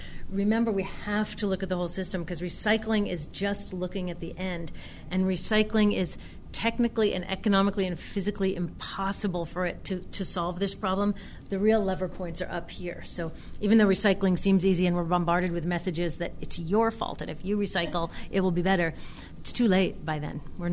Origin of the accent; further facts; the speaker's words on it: Berkeley, California, United States; It sounds a little corny to be like, I'm from Berkeley and my number one recommendation is you compost.